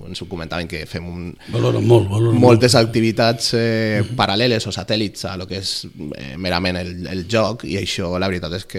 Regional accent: Valencian Community, Spain; Jo sóc valencià.

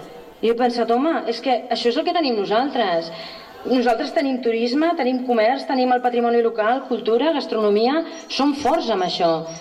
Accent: Sitges, Catalonia, Spain; però si això és el meu poble.

